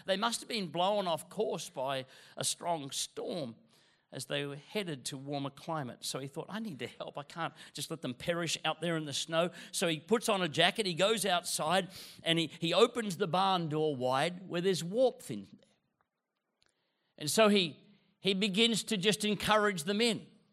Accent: Queensland, Australia; I'm not. I'm from Queensland. I'm dreaming of a sweaty Christmas.

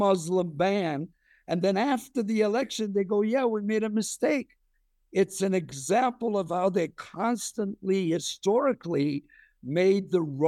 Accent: Cyprus; My mother is Jewish. My father was Christian. And I was raised in Cyprus in a mixed Greek, Orthodox, Turkish, Muslim neighborhood

